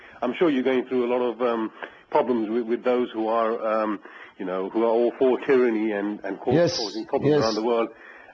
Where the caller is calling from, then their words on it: London, United Kingdom; I'm calling from London.